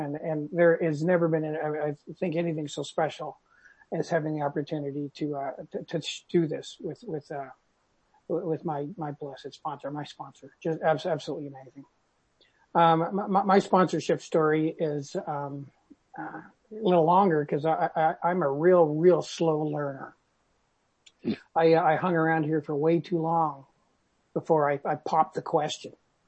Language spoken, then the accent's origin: English; Ontario, Canada; from Canada, as you know, from what Yvonne did, and live here in just outside of Toronto.